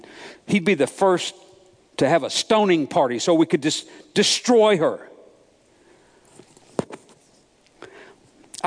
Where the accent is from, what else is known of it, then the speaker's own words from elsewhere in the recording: Georgia, United States; Sonny and I grew up in Georgia, and we had something called the Jesus Movement.